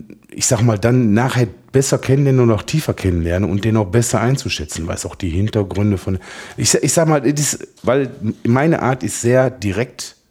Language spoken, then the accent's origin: German; Oberhausen, North Rhine-Westphalia, Germany; ich bin aus ganz kleinen Verhältnissen. Ich bin als Bergmannssohn groß geworden in Oberhausen, direkt im Herzen von Oberhausen. Der Vater war Bergmann, er ist 25 Jahre eingefahren. Die Mutter war Hausfrau, die Brüder waren Schlosser oder Kranführer.